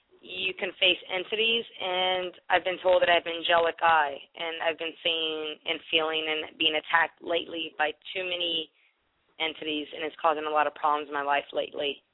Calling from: Germany; I'm calling from Germany.

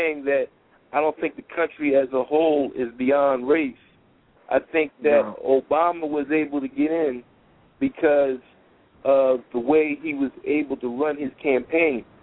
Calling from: Philadelphia, Pennsylvania, United States; I'm calling from Philadelphia, and I'm calling because I'm a voter, and we have an election here in this part of the country next week

